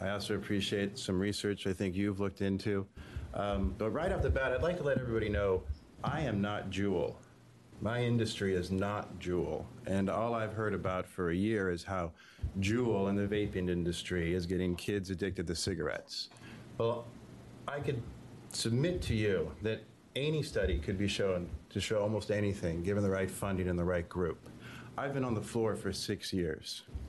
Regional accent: Bend, Oregon, United States; I'm from Bend.

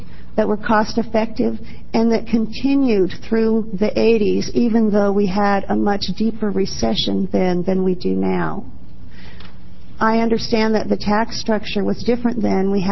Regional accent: Eugene, Oregon, United States; And I'm from Eugene, Oregon.

